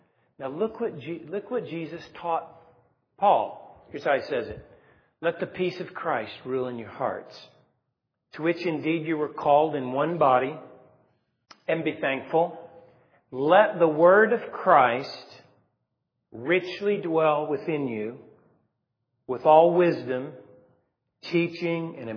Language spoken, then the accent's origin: English; Texas, United States; I'm from Texas.